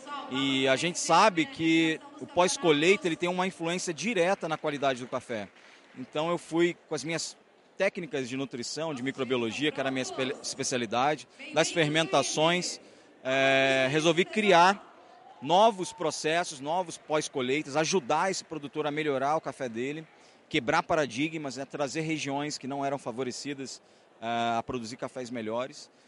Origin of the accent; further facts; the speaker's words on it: Rio de Janeiro, Brazil; como carioca, assim, mais acostumado com uma cervejinha, o açaí de manhã também, água de coco.